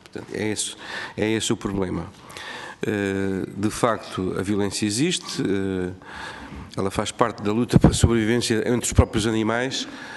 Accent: Santarém, Portugal; sou do Distrito de Santarém, à semelhança do nosso Presidente em exercício

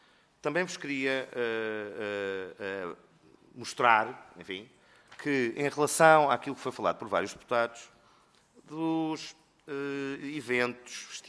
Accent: Portugal; O problema que nós temos, todos, como portugueses, é a falta de informação e as pessoas não saberem.

